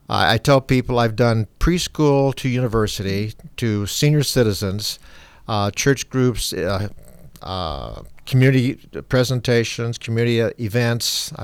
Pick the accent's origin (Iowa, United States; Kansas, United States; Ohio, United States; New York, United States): Iowa, United States; I'm just a farm kid. I was raised in Southwest Iowa. When I went to college in Omaha, that was huge for me